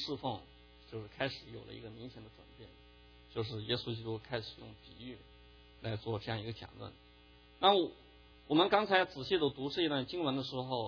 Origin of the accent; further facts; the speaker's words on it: China; 我们从小在中国大陆生长，都在阶级斗争的这样一个环境里面